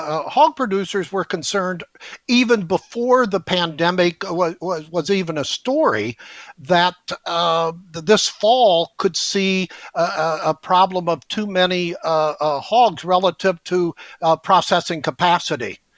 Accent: Illinois, United States; open-ended funding for states like my hometown state of Illinois that I don't claim anymore because it's bankrupt.

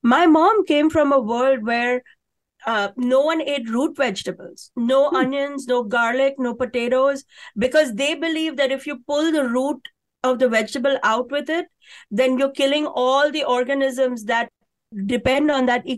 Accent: Mumbai, Maharashtra, India; The chai I grew up drinking in India, in Bombay

